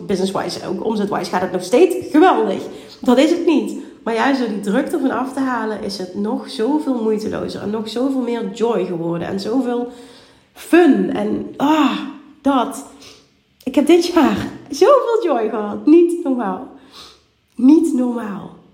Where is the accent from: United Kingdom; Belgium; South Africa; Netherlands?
Netherlands; Limburg; Ik kom uit Limburg, notabene.